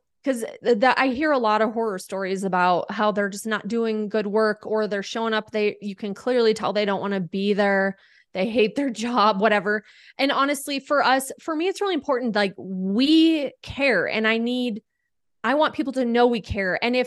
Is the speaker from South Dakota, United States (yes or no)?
yes; South Dakota, United States; now in Colorado, United States; So I'm from South Dakota. After college, I had to do my internship for my broadcasting degree. So I actually came out to Colorado to do that. I ended up staying.